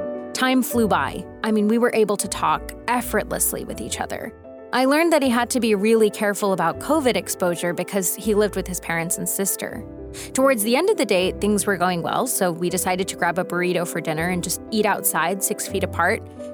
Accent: United States; I mean, I grew up American on McDonald's Happy Meals.

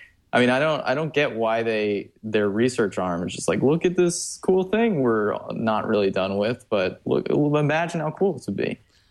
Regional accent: New Jersey, United States; I grew up in New Jersey, so I know what reality shows can do to the reputation of a place.

